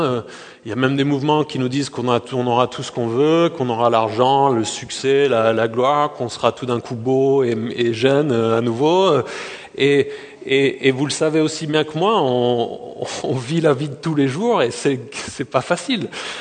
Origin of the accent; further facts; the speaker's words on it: France; on est français, donc on aime le camembert